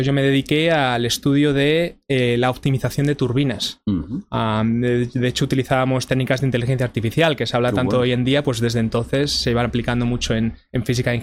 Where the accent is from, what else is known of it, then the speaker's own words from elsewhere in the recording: Madrid, Community of Madrid, Spain; Pues yo soy madrileño, uh-huh. yo nací y me crié en Madrid, en el barrio de Vallecas, y estudié ingeniería industrial en la Politécnica, en la UPM de Madrid.